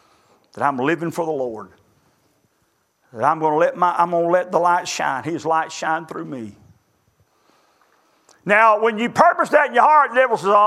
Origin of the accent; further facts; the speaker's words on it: Lander, South Carolina, United States; I said, I'm a pastor from Lander, South Carolina.